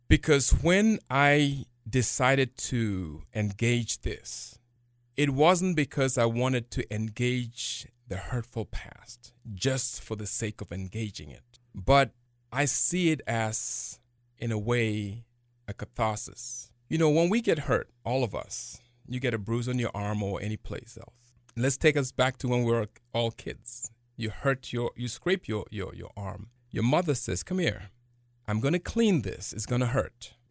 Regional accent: Ghana; I'm a descendant of enslaved people, though it doesn't sound because you mentioned I'm from Ghana.

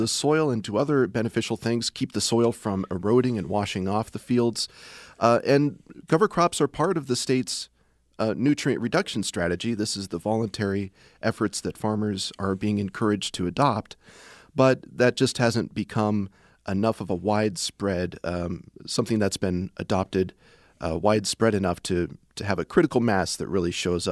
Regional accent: Cumberland, Iowa, United States; But, you know, I'm an Iowa boy myself. I'm from Southwest Iowa. Cumberland is my hometown. People can look it up.

